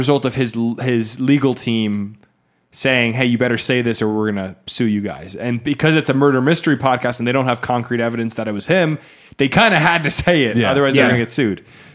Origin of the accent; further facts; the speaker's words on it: New Jersey, United States; I grew up in Union County in a nice little town, and it just seems in Union County and most of North Jersey, I don't know what South Jersey is like